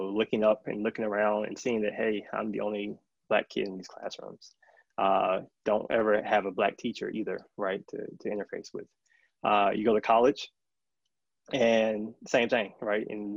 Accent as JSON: {"language": "English", "region": "North Carolina", "country": "United States", "tie": "born or raised there", "said": "So I grew up in North Carolina, in the South, where you already have these racial tensions and divisions."}